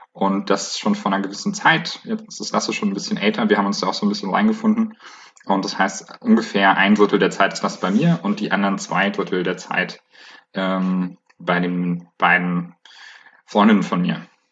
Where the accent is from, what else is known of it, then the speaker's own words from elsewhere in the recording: Bayreuth, Bavaria, Germany; now in Leipzig, Germany; Ich komme ursprünglich aus Bayreuth, wohne aber gerade in Leipzig